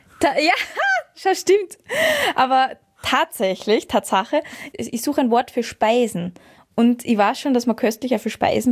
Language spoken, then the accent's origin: German; Austria; für mich ist Österreichisch schon was Identitätsstiftendes